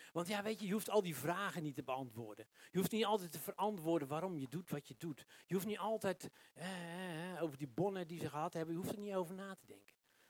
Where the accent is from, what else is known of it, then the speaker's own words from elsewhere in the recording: Groningen, Netherlands; moved away as an adult; Ik kwam uit Groningen, uit een klein dorpje uit Groningen. En dan kom je daar in Amsterdam.